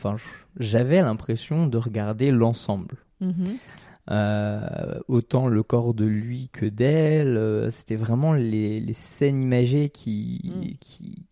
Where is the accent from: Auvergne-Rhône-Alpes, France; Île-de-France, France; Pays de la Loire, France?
Île-de-France, France; je viens de la Cambrousse, je viens d'un petit bled de Seine-et-Marne